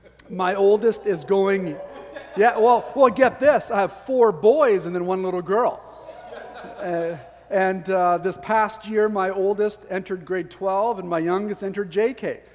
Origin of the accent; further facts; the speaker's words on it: Saskatchewan, Canada; It turns out I grew up in Saskatchewan.